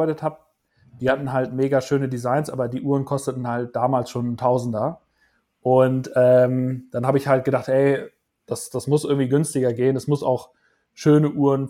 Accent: Münster, North Rhine-Westphalia, Germany; wo ich aufgewachsen bin in Münster

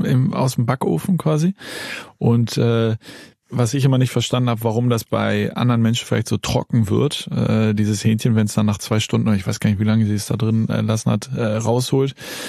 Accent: Hamburg, Germany; Und bei der bin ich sozusagen aufgewachsen in Hamburg.

